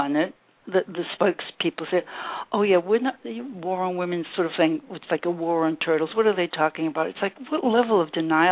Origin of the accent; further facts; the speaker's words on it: Cambridge, Massachusetts, United States; I mean, I'm really from Massachusetts, Cambridge, and I've been spending some time in Virginia here for the past few months